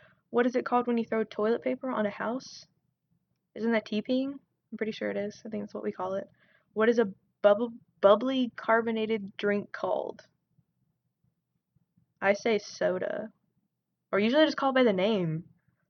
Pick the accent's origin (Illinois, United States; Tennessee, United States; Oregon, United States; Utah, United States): Tennessee, United States; accent: southern; I'm from Tennessee, so if you pick up on a southern accent at any point, that's probably why. I'm now conscious about my southern accent and I'm like attempting to change it while I'm talking